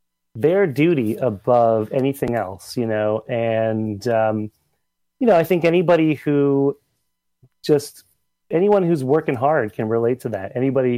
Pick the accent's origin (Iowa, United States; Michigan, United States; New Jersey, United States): New Jersey, United States; I didn't grow up here. I grew up in New Jersey.